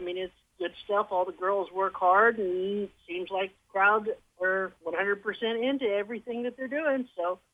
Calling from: Arkansas, United States; from Arkansas.

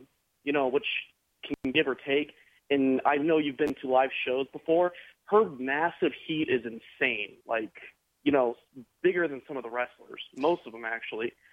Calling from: Colorado Springs, Colorado, United States; Hey, this is … from Colorado Springs.

